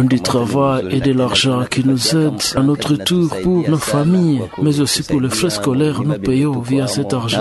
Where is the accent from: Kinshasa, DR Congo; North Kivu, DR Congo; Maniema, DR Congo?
North Kivu, DR Congo; Bunagana; Je suis venu de Jomba, précisément à Bunagana.